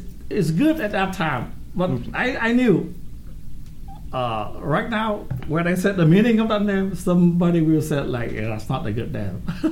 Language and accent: English; Ho Chi Minh City, Vietnam; English is a second language; Oh, so because you know Vietnam, South Vietnam, Saigon, especially my hometown, were invaded by communists.